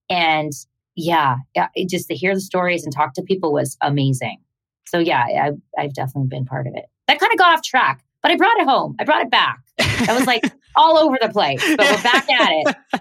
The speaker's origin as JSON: {"language": "English", "country": "Canada", "said": "I'm Canadian."}